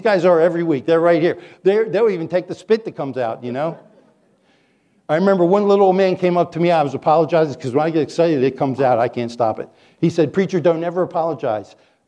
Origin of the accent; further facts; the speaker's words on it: Maryland, United States; now in -; Every time I grew up in Alliance Church, I've been in Alliance Church 60 years, 9 months, and 8 days. Because in vitro, I heard messages in my mom's Alliance Church back home in Maryland.